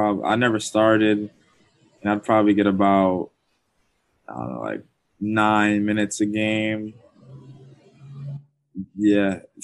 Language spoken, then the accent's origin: English; Orlando, Florida, United States; No, I grew up in Florida. My mom was born in Jamaica